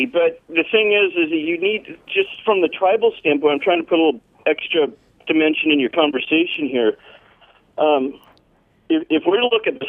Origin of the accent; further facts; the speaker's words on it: Anchorage, Alaska, United States; born there; also born or lived in Montana; And I was born in Anchorage, and my father was a fishing guide. I've been a commercial fisherman before. I'm an Indian from the Columbia River. I'm a Salish Indian from Montana.